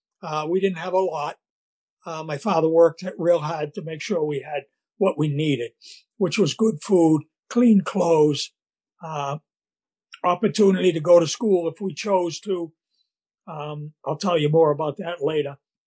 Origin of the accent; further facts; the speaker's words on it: Salem, Massachusetts, United States; accent: Boston; I was born in Salem, Massachusetts. I was brought up there in Salem. Some of you may have heard of Salem as the witch city, but that's where I was born and brought up. And I lived there until I went into the service at 18 years old.